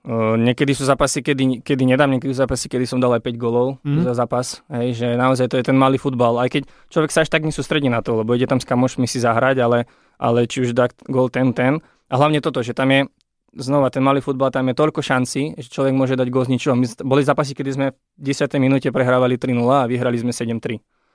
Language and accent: Slovak; Žilina Region, Slovakia; now in Bratislava, Slovakia; čiže my sme chlapci z Oravy, ktorí sú v Bratislave